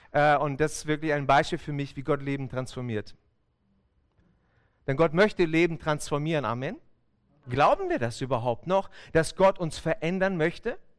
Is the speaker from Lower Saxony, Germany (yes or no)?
yes; Hanover, Lower Saxony, Germany; moved away; Und wir sind seit 2014 im Schwabenländle, wir kommen eigentlich aus Hannover.